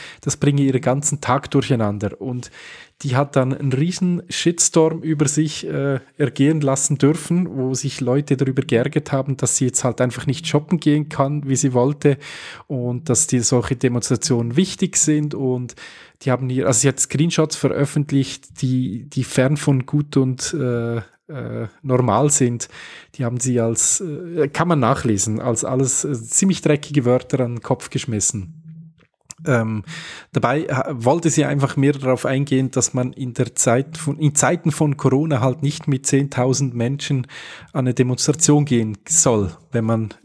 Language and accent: German; Switzerland; Bei uns in der Schweiz gibt es eine Influencerin